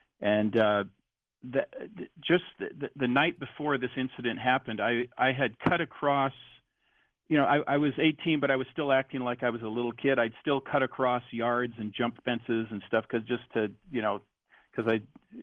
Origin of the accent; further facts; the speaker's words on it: Washington, United States; I'm from Washington State, and Deception Pass in the north end of Whidbey Island, there's two bridge spans that go from the mainland to Whidbey Island